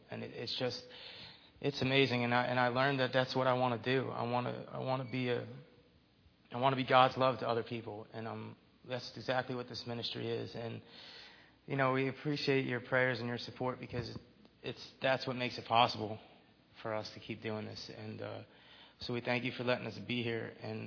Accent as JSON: {"language": "English", "region": "New Jersey", "country": "United States", "tie": "born or raised there", "said": "I'm 29. Born and raised in New Jersey."}